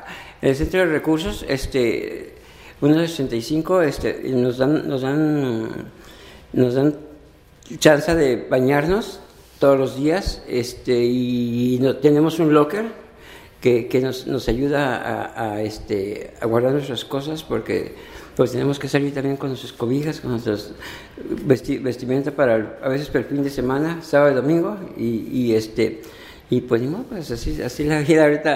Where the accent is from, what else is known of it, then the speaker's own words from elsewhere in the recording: Mexico; now in San Francisco, United States; De México.